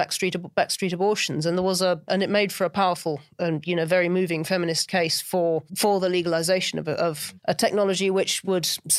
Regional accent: United Kingdom; as a Brit

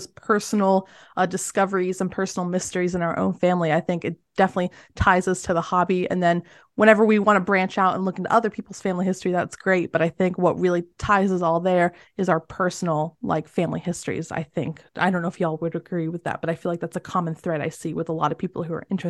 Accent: England, United Kingdom; I am very English, so all of my documents are just from England

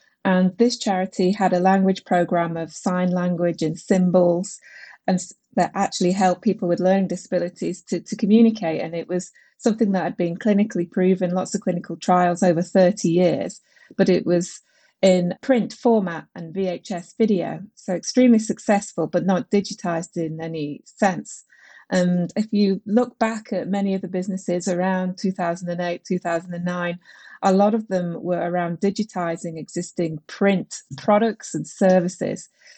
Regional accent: London, United Kingdom; oh, I'm from London. I'm getting one.

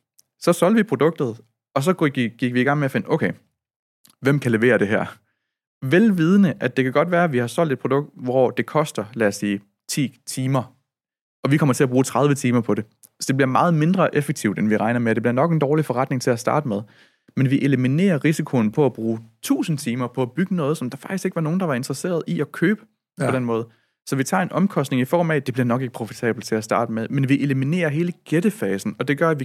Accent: Region of Southern Denmark, Denmark; som mødet ligger på Fyn, hvor jeg kommer fra.

